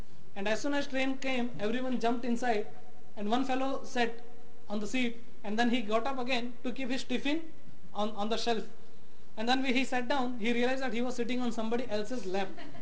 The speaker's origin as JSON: {"language": "English", "town": "Mumbai", "region": "Maharashtra", "country": "India", "said": "You know, I am from Bombay."}